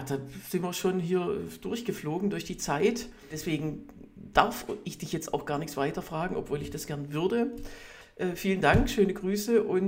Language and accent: German; Berlin, Germany; ich bin Berliner Kabarettist